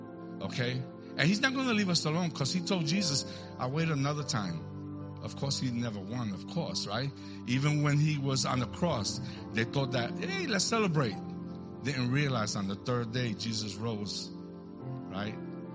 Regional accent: New York, United States; I'm from New York. If you know New York people always carry cables, right, Louis?

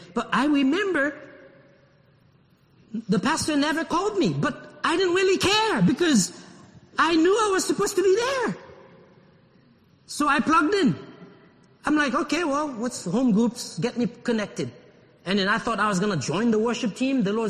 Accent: Haiti; I came from a church. I came from Haiti. I was already a leader, gifted.

